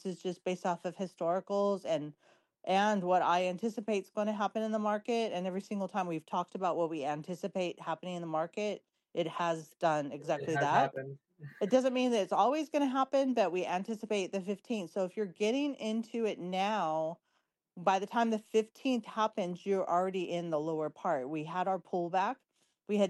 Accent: California, United States; Yes, I'm from California.

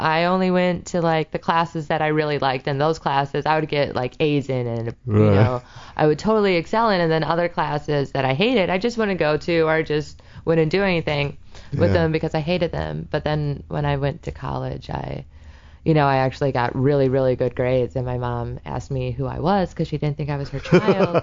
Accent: Milwaukee, Wisconsin, United States; Actually, born and raised in Milwaukee.

